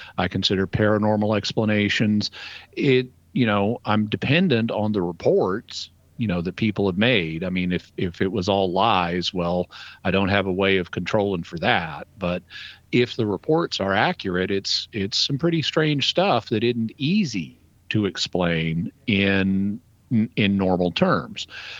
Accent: the South, United States; I mean, I'm an American, but being a Catholic, a Christian is more important. I'm a Southerner, but being a Catholic Christian is more important.

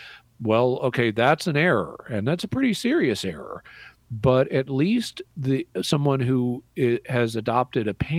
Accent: Arkansas, United States; I was in my hometown in Arkansas for a couple of weeks, or on my way there or back.

